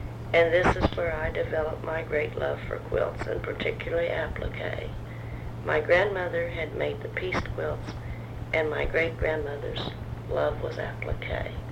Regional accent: Indiana, United States; As I said, I was born in Indiana. I'm from Brown County, Indiana, which was a very isolated county.

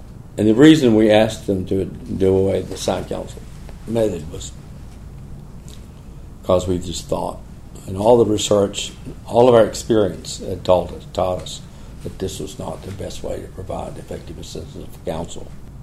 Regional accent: Florida, United States; And I come from Florida. I live in Florida now, where we have the most active revelation of data and information

